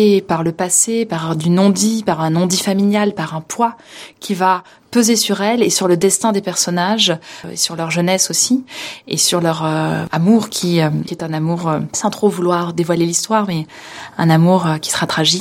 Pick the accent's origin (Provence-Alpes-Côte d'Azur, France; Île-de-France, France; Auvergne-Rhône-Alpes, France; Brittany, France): Provence-Alpes-Côte d'Azur, France; Nice; born there; toute ma famille est originaire de la vallée de l'Ubaye, mais moi je suis née à Nice.